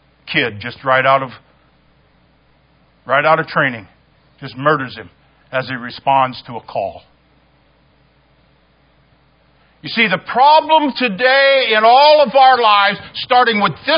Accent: Ohio, United States; When I was a kid, growing up in Ohio, I'll be honest with you, I was afraid of police officers.

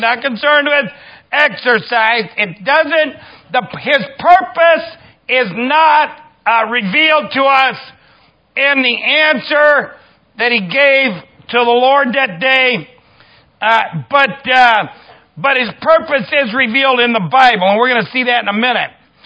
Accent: Ireland; That's an Irish proverb. I'm Irish. I can do that.

